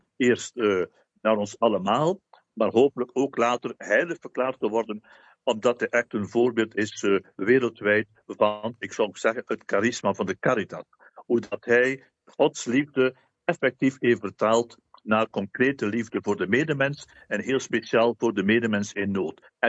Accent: Belgium; now in Rwanda; van de Broeders van Liefde. Ik ben Belg, maar momenteel verblijf ik tijdelijk in Rwanda.

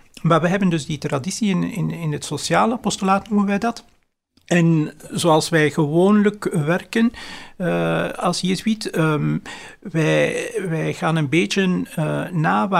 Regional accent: Geraardsbergen, Flanders, Belgium; Ik kom uit een groot gezin. We waren thuis met 8. Ik ben afkomstig uit Oost-Vlaanderen. Ik heb altijd in Gerardsbergen gewoond.

